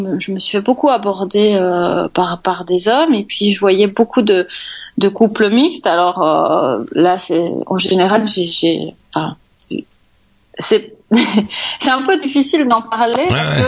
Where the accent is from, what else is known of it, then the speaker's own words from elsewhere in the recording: Belgium; Quand en tant que Belge, on ne doit pas payer de visa